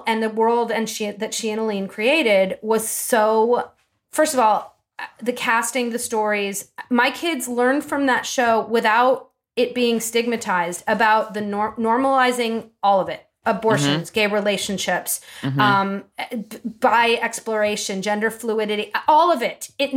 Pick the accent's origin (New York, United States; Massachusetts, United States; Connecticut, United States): Massachusetts, United States; Boston; I'm actually from the Boston area.